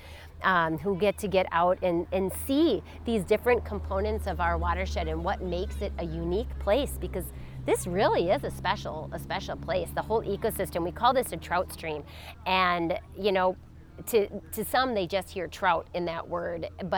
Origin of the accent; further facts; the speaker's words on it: Wisconsin, United States; And I grew up in Door County, Wisconsin, so I grew up on the water, both the Bay of Sturgeon Bay and on Lake Michigan.